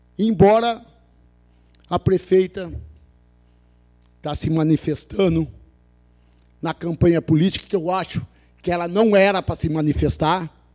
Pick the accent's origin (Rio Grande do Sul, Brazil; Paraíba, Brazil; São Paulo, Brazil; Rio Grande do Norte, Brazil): Rio Grande do Sul, Brazil; São José do Norte; Que a comunidade que eu amo, aonde eu me criei, aonde eu perdi o umbigo. E gosto dessa terra.